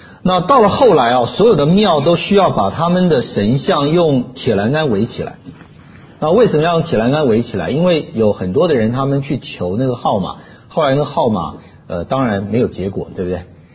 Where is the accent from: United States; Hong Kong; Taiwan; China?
Taiwan; 我从台湾长大，我在台湾长大。